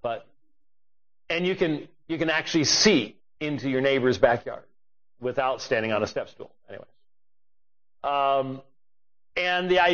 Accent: Scotland, United Kingdom; as a Scotsman

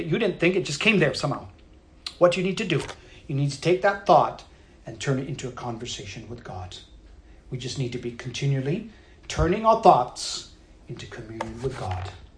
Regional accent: United States; I'm an American. I love this country.

